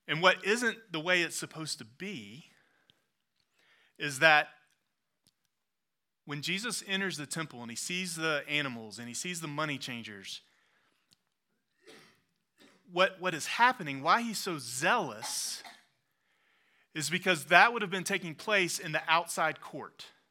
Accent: the South, United States; I mean, I'm from the South, so I can say this.

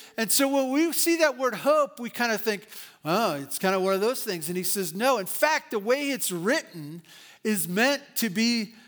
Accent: Santa Barbara, California, United States; I remember also that when I grew up in Santa Barbara and my mom would take me as a young boy and she'd take me shopping.

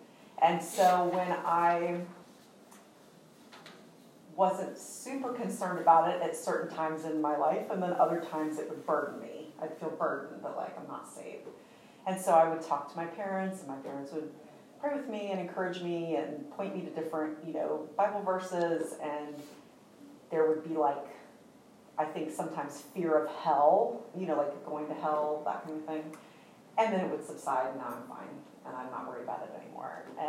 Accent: Florida, United States; I grew up in Florida. I grew up in a wonderful home with good, godly Christian parents. We grew up Baptist

